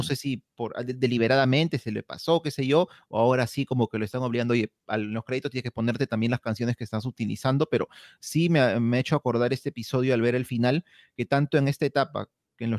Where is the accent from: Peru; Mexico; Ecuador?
Peru; porque somos peruanos y porque hablamos con P